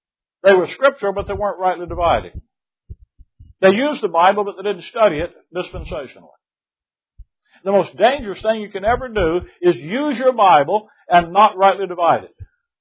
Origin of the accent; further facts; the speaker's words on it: Gulf Coast, United States; I don't know what you catch out there. I'm from the Gulf Coast.